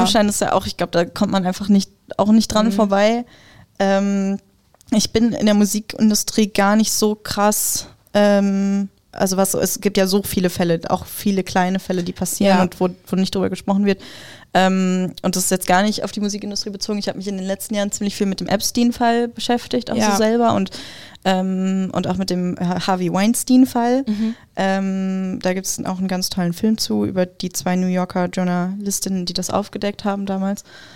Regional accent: North Rhine-Westphalia, Germany; Also ich bin nicht in Schweden groß geworden, ich bin im Ruhrgebiet groß geworden und war aber irgendwie jeden Sommer da, auch als Kind.

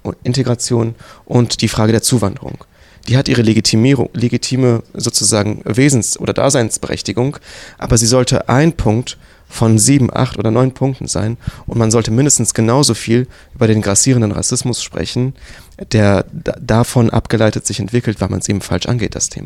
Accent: Bochum, North Rhine-Westphalia, Germany; in meiner Heimatstadt, in Bochum oder auch in den Schulen im Ruhrgebiet

